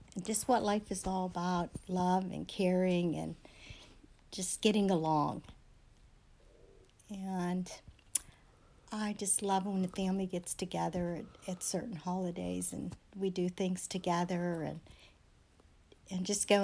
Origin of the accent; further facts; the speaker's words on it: Natrona, Pennsylvania, United States; I grew up in Natrona. I lived most of my life in Natrona Heights, Trenum area.